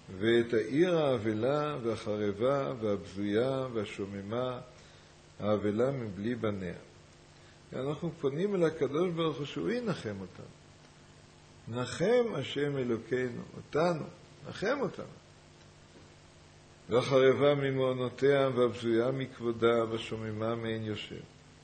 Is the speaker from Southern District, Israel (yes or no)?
no; Jerusalem, Jerusalem District, Israel; לנו, אנחנו הירושלמים, נדמה לנו, נולדנו כאן, חיינו כאן. זה פשיטה.